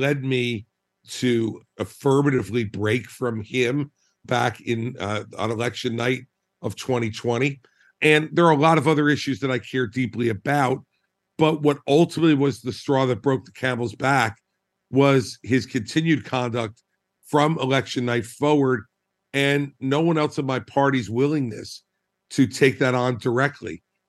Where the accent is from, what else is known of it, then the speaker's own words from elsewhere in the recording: New Jersey, United States; I'm a Republican from New Jersey. Booing is not something that's foreign.